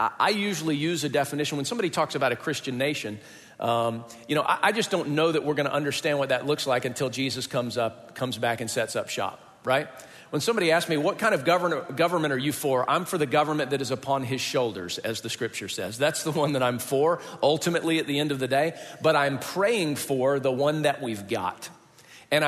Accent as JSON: {"language": "English", "region": "Georgia", "country": "United States", "said": "I can't even skate. I'm from Georgia. I can't ice skate."}